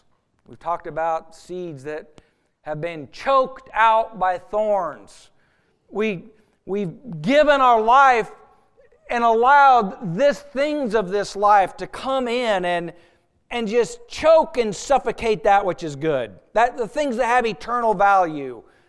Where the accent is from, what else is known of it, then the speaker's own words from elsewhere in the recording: Oregon, United States; Well, I grew up in Oregon, still live most of my life in Oregon.